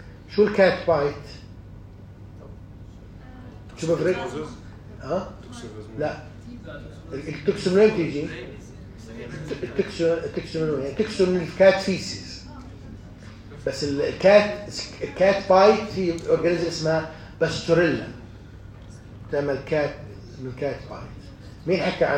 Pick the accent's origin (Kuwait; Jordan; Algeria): Jordan; طبعا مش عندنا بالأردن